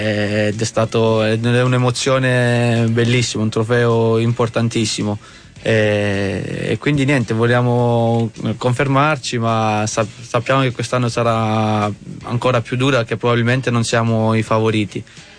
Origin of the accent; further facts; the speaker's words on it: Ugento, Apulia, Italy; moved away as an adult; ho fatto tutte le giovanili a Ugento, una squadra del mio paese, fino alla B1, quindi fino a 22 anni. Poi da lì sono andato a Corigliano Calabro.